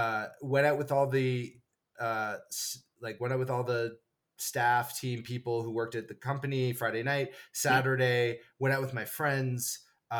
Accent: Toronto, Ontario, Canada; I was born and raised in Toronto, my whole life there

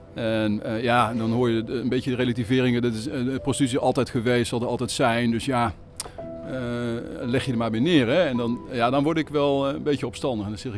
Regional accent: Amsterdam, North Holland, Netherlands; Wij groeiden op in de Bijlmer in Zuidoost, Amsterdam. En dat was in de hippietijd

